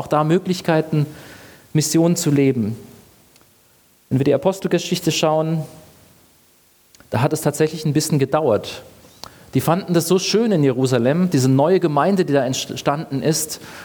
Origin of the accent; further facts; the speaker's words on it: Rhineland-Palatinate, Germany; ich komme aus der Pfalz und die Pfälzer, die machen immer Witze über die Saarländer.